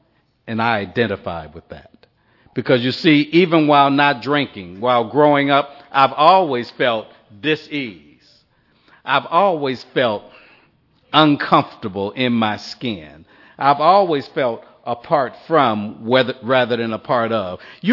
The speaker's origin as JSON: {"language": "English", "town": "Los Angeles", "region": "California", "country": "United States", "tie": "born there", "said": "I was born on December the 7th, 1954, in Los Angeles, California, actually in a little suburban area of Los Angeles called Watts."}